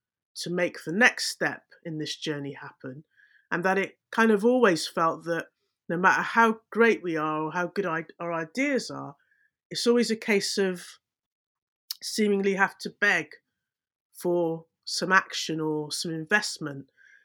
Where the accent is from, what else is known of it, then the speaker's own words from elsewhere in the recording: Bristol, South West England, United Kingdom; So I sort of knew about Helen as an artist, kind of growing up in Bristol, and was aware of some of her work.